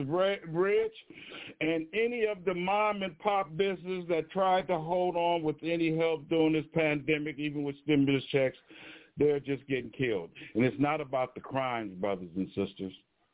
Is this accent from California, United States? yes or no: yes; Oakland, California, United States; I have never seen my hometown city with less than 10% black citizens living in the city. Yet we're still going there for some reason, to the point where Oakland is three times the murder rate